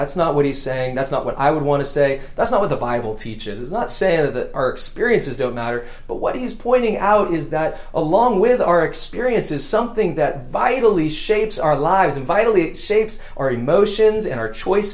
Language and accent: English; San Diego, California, United States; I grew up in Southern California, mainly in the city of San Diego.